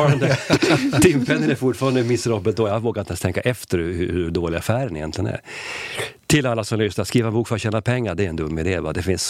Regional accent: Sweden; Jag är ju svensk.

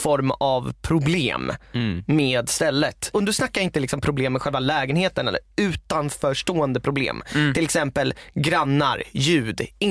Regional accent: Vallentuna, Stockholm County, Sweden; vi kommer ju från Vallentuna

